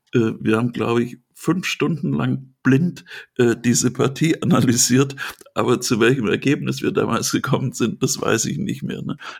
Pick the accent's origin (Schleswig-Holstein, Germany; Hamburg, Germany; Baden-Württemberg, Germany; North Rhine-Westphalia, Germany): Baden-Württemberg, Germany; dass ich als Schwabe natürlich immer lieber den Bauern habe als die Kompensation